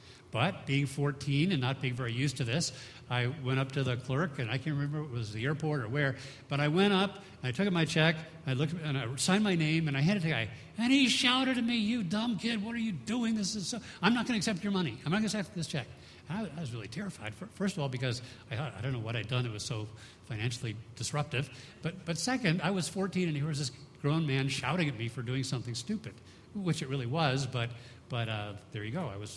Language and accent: English; Vancouver, British Columbia, Canada; "Man, I'm from Vancouver, eh?"